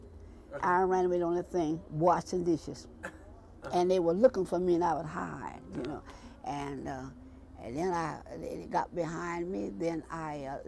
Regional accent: West Virginia, United States; also born or lived in Huntington, United States; From Huntington, West Virginia. Raised in Logan County. That's where I was raised. But I left there, I ran away from home, I was 13.

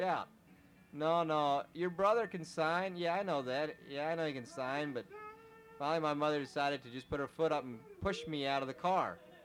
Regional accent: Texas, United States; Remember, I grew up in Texas, and I admit that I knew nothing about blacks.

